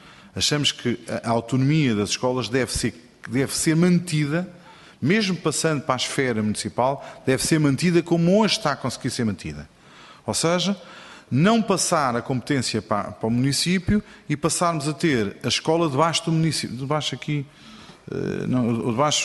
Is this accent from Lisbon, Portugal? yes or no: yes; Odivelas, Lisbon, Portugal; nós os dois até somos de Odivelas